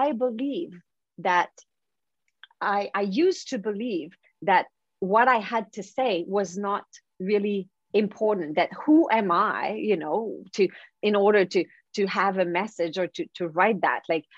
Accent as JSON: {"language": "English", "country": "Canada", "said": "I'm French Canadian, so this is not one of my skills"}